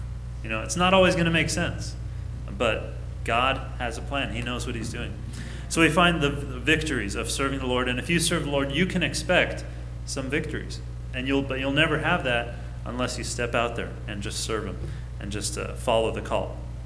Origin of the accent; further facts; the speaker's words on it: Long Beach, California, United States; I remember the church I grew up in Long Beach.